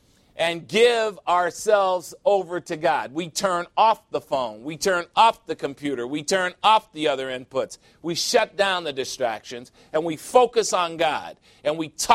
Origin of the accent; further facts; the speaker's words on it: Chicago, Illinois, United States; And we have a unique situation here because everybody came from someplace, and even me. I came from Chicago.